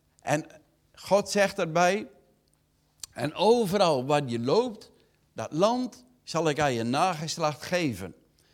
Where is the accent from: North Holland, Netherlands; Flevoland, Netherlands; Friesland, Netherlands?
Flevoland, Netherlands; Urk; Maar in ieder geval, wij zijn opgegroeid in Urk.